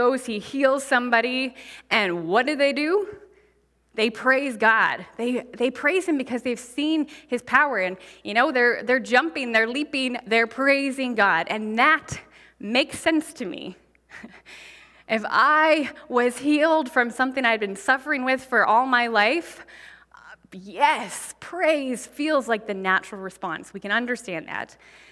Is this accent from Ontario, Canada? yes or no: no; Victoria, British Columbia, Canada; Because I was born and raised in Canada. I live in Victoria.